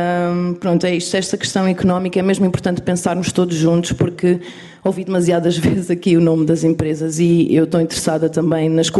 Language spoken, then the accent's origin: Portuguese; Sertã, Centro, Portugal; eu sou da Sertã